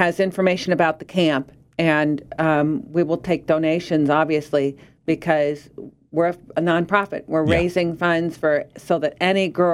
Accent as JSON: {"language": "English", "town": "Delavan", "region": "Illinois", "country": "United States", "lives_now": "Galesburg, United States", "said": "I am originally from Delavan, Illinois, which is a small town south 70 miles south of here."}